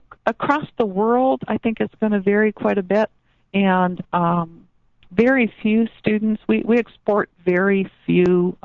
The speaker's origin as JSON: {"language": "English", "region": "Minnesota", "country": "United States", "tie": "born or raised there", "said": "I grew up in Minnesota, and the University of Minnesota was probably funded about 80-85% from the taxpayers."}